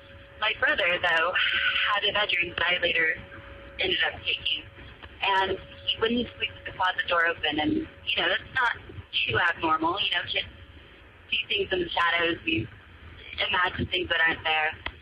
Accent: California, United States; I'm from the High Desert in California.

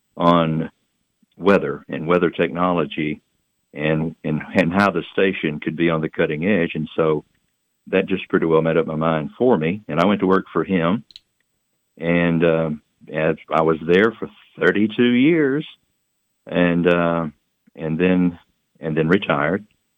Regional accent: Childersburg, Alabama, United States; I went back home to Sylacauga, Alabama, in Talladega County. I grew up in Childersburg, which is just outside of Sylacauga.

